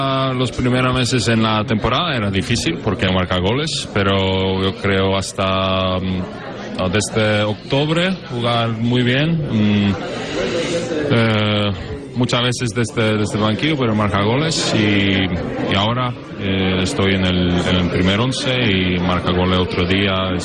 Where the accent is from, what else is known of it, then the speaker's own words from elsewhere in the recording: Norway; Spanish is a second language; Claro, soy noruego.